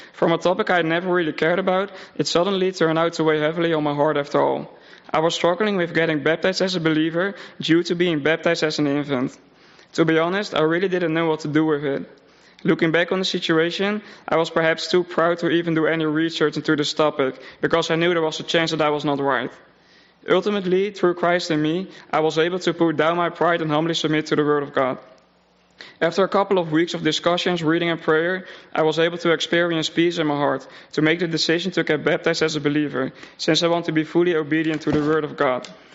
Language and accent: English; Netherlands; moved away as an adult; now in Ohio, United States; 21 years old, and I've been in America for almost a year. In February 23, I came over from the Netherlands to Ohio for an internship at Green Circle Growers, where I'm currently working.